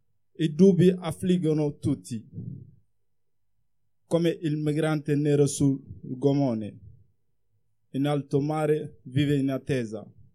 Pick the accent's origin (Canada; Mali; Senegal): Mali; Italian is a second language; now in Italy; da dicembre 2014 sono in Italia e vengo dal Mali